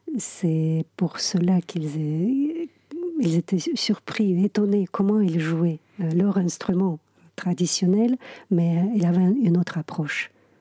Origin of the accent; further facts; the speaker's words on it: Buryatia, Russia; même dans mon pays natal, en Bouriatie